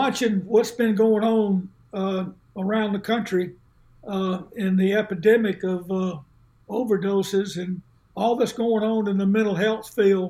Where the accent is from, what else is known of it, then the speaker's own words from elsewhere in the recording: Montgomery, Alabama, United States; So I spent the rest of my childhood growing up in Montgomery and loved it. It was a great time in the 50s to grow up in Montgomery.